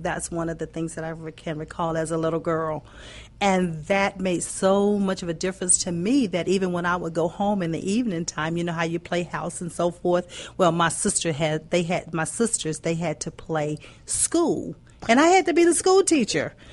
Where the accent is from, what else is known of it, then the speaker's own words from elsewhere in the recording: West Virginia, United States; The first 17 years of my life. Yes, I grew up in West Virginia, and I tell everybody